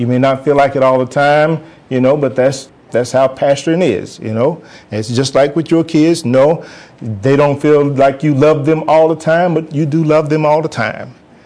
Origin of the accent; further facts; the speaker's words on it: Alcoa, Tennessee, United States; I was born and raised in Alcoa, Tennessee, a little town outside of Knoxville.